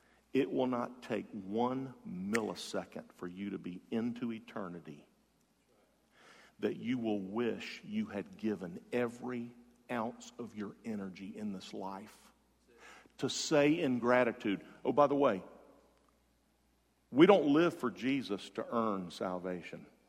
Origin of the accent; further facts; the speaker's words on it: Jacksonville, Florida, United States; I grew up in Jacksonville.